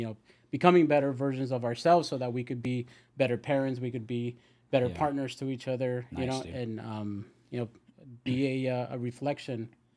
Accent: Los Angeles, California, United States; I'm from the San Fernando Valley, born and raised in L.A., you know, kind of love my roots in, yeah, in the San Fernando Valley. It's hot, but I love it out there.

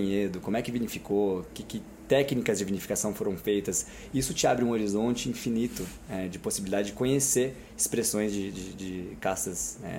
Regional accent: Brazil; mas pô, eu sou brasileiro, né?

